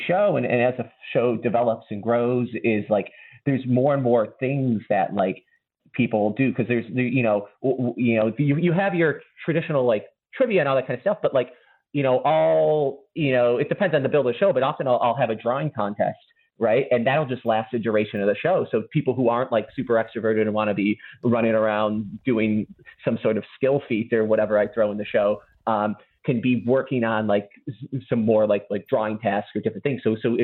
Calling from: Edinburgh, Scotland, United Kingdom; I'm currently calling from Edinburgh.

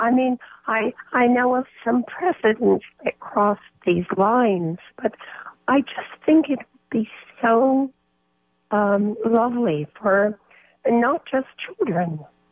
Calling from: Berkeley, California, United States; I'm calling from Berkeley.

